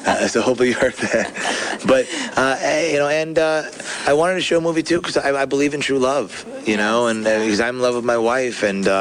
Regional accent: Michigan, United States; To me, producing, editing, directing, and cinematography, when I grew up in Michigan, was the same.

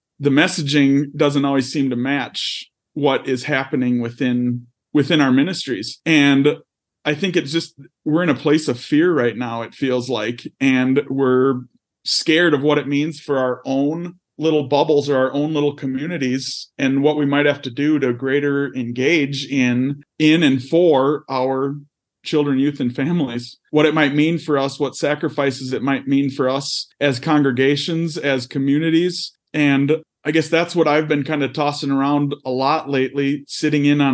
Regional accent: Minnesota, United States; So I started a little property business up in my hometown in Minnesota so I could keep those connections

